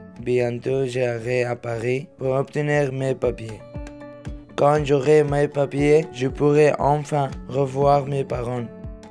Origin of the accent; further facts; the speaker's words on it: Afghanistan; French is a second language; now in France; J'ai 18 ans, bientôt 18 ans. Je suis arrivé en France en 2015. Je viens d'Afghanistan, de la ville de Paran.